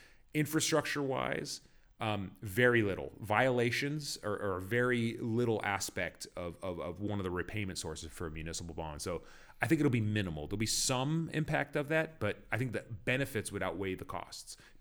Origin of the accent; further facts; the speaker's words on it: California, United States; now in Los Angeles, United States; As I was driving down here from my home up in Los Angeles, I was reminiscing to when I grew up in Orange County in the 80s and 90s